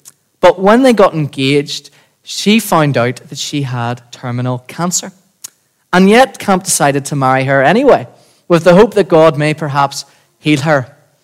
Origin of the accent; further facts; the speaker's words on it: Bangor, United Kingdom; I'm from Bangor, as you know. Been born and bred here all my life.